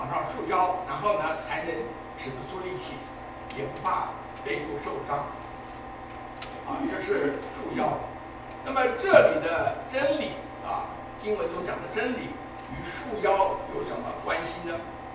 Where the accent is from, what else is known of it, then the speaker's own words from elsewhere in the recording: Taiwan; 我们在台湾长大的人，年轻的时候要服兵役大学毕业以后要服兵役